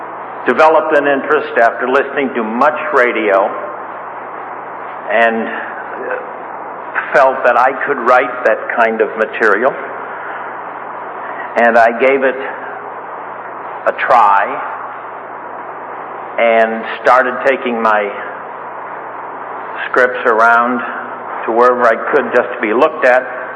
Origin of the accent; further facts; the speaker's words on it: Los Angeles, California, United States; also born or lived in Erie, United States; I was born in Erie, Pennsylvania. I moved west. At the time, of course, when my family moved west, my father and mother, brothers and sisters, and we settled in the southwest part of Los Angeles in an area of Manchester and Broadway.